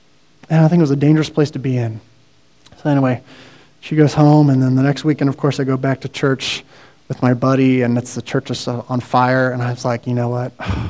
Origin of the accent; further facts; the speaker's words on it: Ohio, United States; now in San Diego, United States; And so now you got these 20-somethings in San Diego, and we're from Ohio, and we got nothing to do, right?